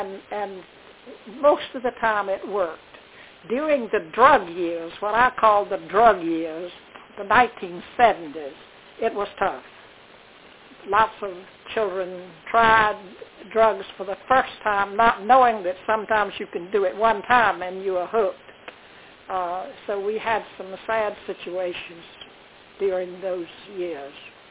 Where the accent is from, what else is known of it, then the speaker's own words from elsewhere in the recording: Manning, South Carolina, United States; I taught 2 years in my hometown of Manning, South Carolina.